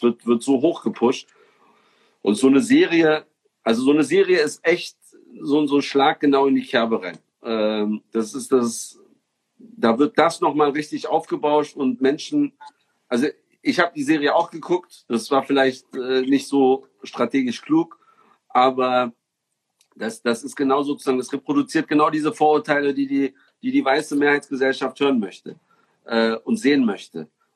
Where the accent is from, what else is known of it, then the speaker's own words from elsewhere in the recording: Berlin, Germany; ich bin ja in Kreuzberg geboren, in Neukölln aufgewachsen. Ich sag mal, ich habe einen Kreuzberger Migrationshintergrund.